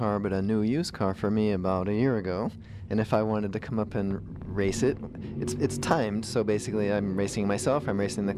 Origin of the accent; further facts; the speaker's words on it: Columbus, United States; Now, you know, I'm from Columbus, and I didn't even realize you guys were up here